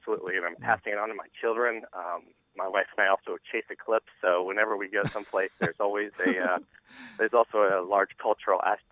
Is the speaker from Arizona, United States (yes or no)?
yes; Arizona, United States; As a child, I grew up out west in Arizona, and I pick up pieces of Hohokam painted pottery off of our playground.